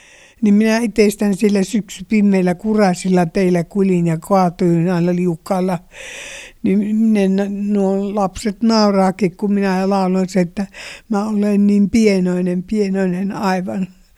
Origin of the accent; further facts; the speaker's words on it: Suolahti, Central Finland, Finland; born there; Minä synnyin Suolahdissa, se oli Korkeakosken tien varressa talo, jossa meidän olivat sitten vuokralaisena. Ja minä synnyin siellä.